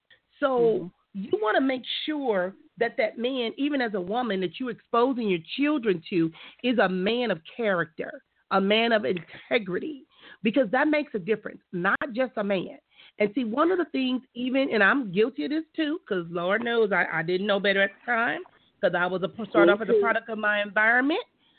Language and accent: English; Compton, California, United States; because even growing up in Compton, you know, there were a lot of male figures in our neighborhood, but all of them was not right.